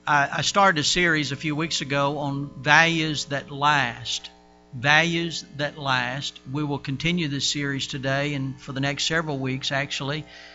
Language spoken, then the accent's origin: English; United States; I speak of that because, you know, I'm from America and my heart goes out to this country